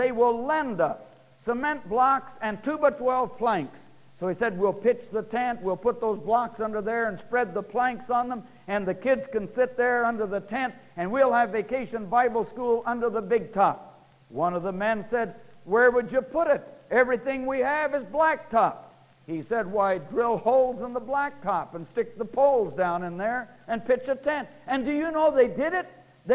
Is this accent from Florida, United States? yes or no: no; Oklahoma, United States; also born or lived in Kansas; I grew up in Oklahoma and Kansas. And you know, around here we have tornadoes.